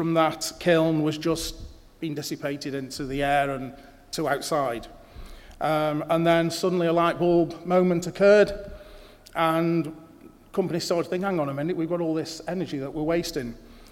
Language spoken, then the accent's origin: English; Stoke-on-Trent, West Midlands, United Kingdom; also born or lived in South West England; I was born and bred in Stoke-on-Trent, recognised as the potteries, although I've spent a fair bit of my time in the southwest, as I indicated earlier.